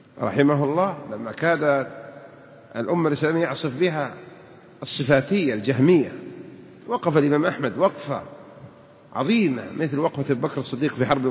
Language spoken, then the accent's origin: Arabic; Saudi Arabia; أنا سعودي وأنت سعودي